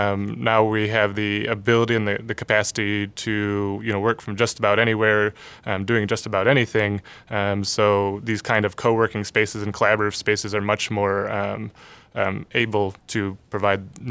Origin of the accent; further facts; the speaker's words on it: Bath, South West England, United Kingdom; Yep, I'm from Bath originally.